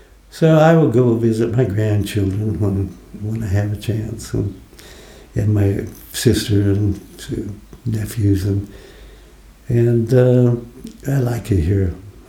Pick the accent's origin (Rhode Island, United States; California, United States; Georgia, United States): California, United States; San Francisco; I was born in 1941. Okay? I grew up in San Francisco area of California